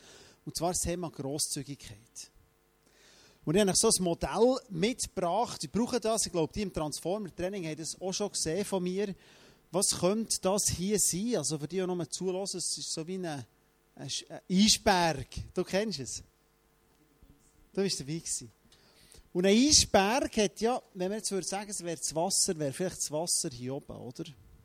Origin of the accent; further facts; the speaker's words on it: Frutigen, Bern, Switzerland; Ich komme von Frutigen aus dem Land, wo jeder hat kennt, oder?